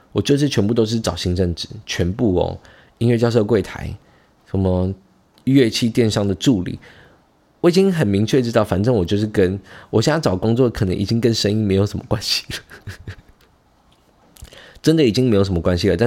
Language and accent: Chinese; Taichung, Taiwan; now in Taipei, Taiwan; 知道我是台中人来台北工作